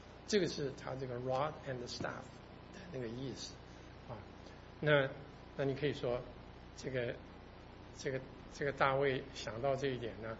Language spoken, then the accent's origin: Chinese; Taiwan; 我是台湾长大